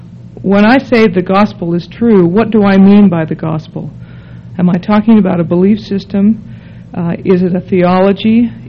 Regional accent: Utah, United States; because I'm an American, because I was raised along the Wasatch Front, because I was born during the baby boom, and because I am a woman.

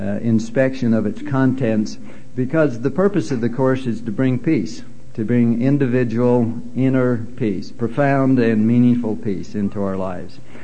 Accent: Cedar City, Utah, United States; This sounds like it might be... It's okay. I grew up in Cedar City.

